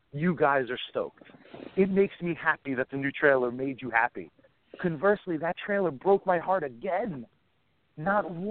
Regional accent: Long Island, New York, United States; I am from Long Island, New York, and I'm a very new member to the new Ghostbusters of Long Island.

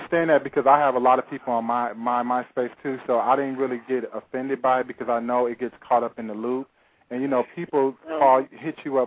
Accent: Detroit, Michigan, United States; now in Los Angeles, United States; because I moved from Detroit, and I live in L.A. now

